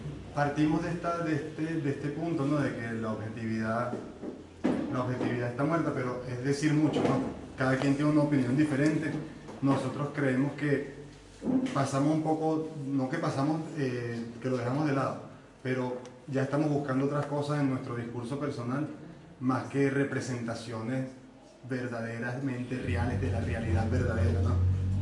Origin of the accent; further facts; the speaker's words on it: Venezuela; soy de Venezuela